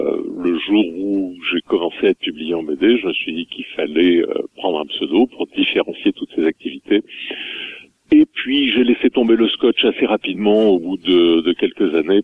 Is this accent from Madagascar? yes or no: yes; Madagascar; also born or lived in Mâcon, France; m'a fait un choc après une enfance malgache.